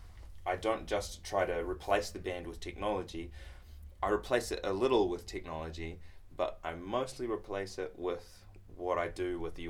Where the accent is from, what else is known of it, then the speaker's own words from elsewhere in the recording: Dunedin, Otago, New Zealand; the music that I love from Dunedin, my hometown